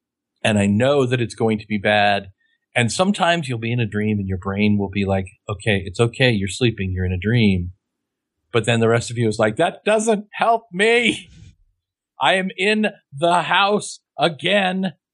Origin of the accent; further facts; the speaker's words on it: Kansas, United States; I grew up in Western Kansas where there are lots of abandoned churches and abandoned collapsing houses.